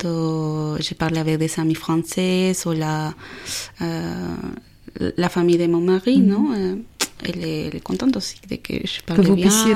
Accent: Peru; French is a second language; now in France; de nationalité péruvienne. Et je suis étudiante de Parole Expression. J'arrive en France depuis un an et demi. Quand j'y arrive, je ne parle pas français.

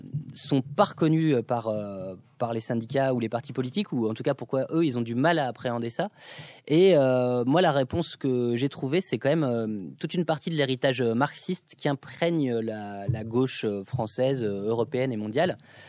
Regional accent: Grenoble, Auvergne-Rhône-Alpes, France; Moi, par exemple, dans la ville d'où je viens de Grenoble

